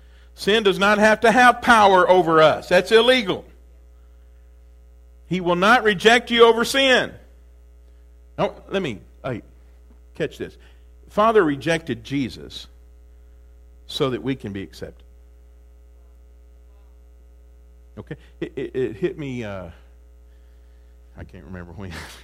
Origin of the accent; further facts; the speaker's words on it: Texas, United States; when I was raised up in Deep East Texas